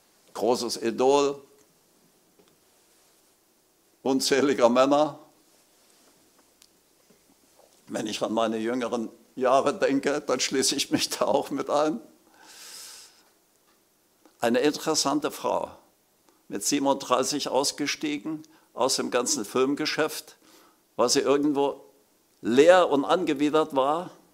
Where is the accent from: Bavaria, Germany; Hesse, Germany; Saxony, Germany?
Saxony, Germany; Leipzig; Ich weiß noch, wie ich 1990, kurz nach der Wende, in Leipzig war, ich komme aus Leipzig